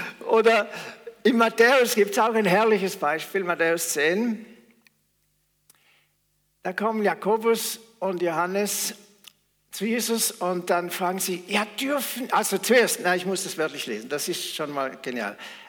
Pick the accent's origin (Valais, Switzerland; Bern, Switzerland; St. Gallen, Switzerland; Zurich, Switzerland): St. Gallen, Switzerland; Flawil; Ich bin in Flawil aufgewachsen, so etwa einem Dorf war damals etwa 8.000, 9.000 Einwohner.